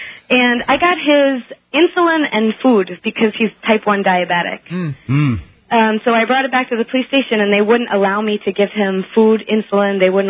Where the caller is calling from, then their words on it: New York City, New York, United States; Hi. I'm calling from New York City, and I have a police horror story from New Year's Eve.